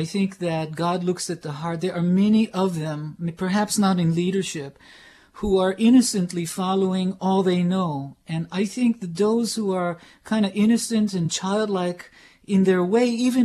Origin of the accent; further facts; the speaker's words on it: Tel Aviv, Tel Aviv District, Israel; I was born in Tel Aviv.